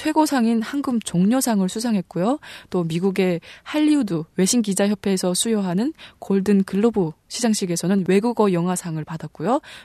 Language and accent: Korean; North Korea; now in South Korea; 북한에서 이 월트 디즈니 애니메이션을 다 보면서 자랐거든요.